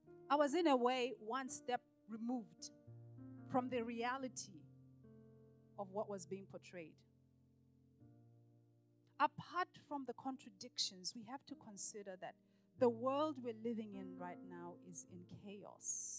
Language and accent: English; Botswana; when I was about 15 or 16, back in my home country in Botswana